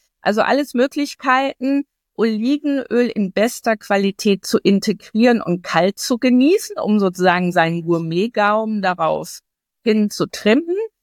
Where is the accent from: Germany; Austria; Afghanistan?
Germany; die ich als Deutsche in den letzten Jahren mir angelesen habe